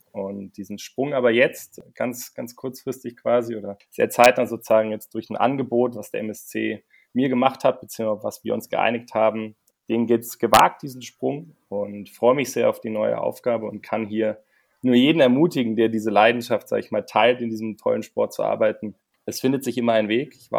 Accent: Munich, Bavaria, Germany; born there; Ja, bin gebürtiger Münchner, auch wenn man es nicht vielleicht raushört direkt, 27 Jahre alt. Ja, bin beim ASV München groß geworden

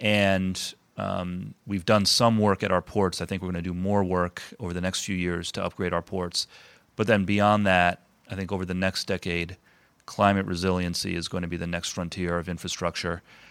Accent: Bristol, Rhode Island, United States; I'm a product of a regionalized school system. I grew up in Bristol.

